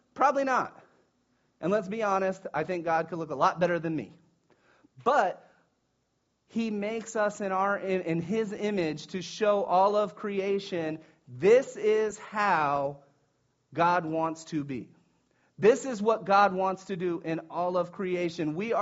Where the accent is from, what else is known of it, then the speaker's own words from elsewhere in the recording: Sanford, Florida, United States; I was ashamed that I was from Sanford